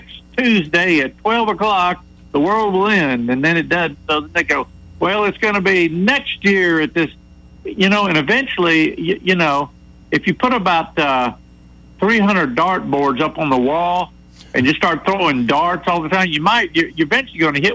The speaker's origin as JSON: {"language": "English", "region": "Florida", "country": "United States", "tie": "born or raised there", "said": "I remember back in the early 60s, I grew up down in Florida"}